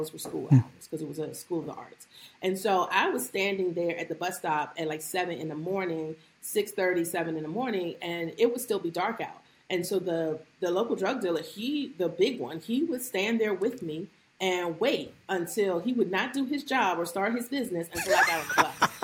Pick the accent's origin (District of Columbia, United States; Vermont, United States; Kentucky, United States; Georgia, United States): District of Columbia, United States; Washington; I grew up in Washington, D.C. I grew up actually in a notorious housing project in Washington, D.C. In the 80s during the crack era.